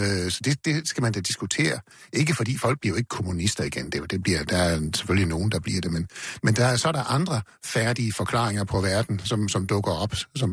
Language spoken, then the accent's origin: Danish; Central Denmark Region, Denmark; Der var ikke nogen kommunister oppe i Salling, det er en halvø nord for Skive, hvor jeg kommer fra.